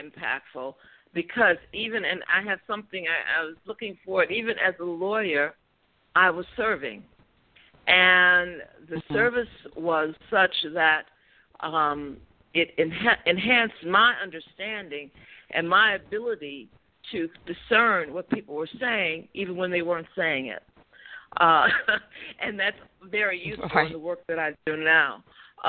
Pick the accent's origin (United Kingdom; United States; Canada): United States; Chicago, Illinois; I'm from Chicago and have a phenomenal husband and two phenomenal children.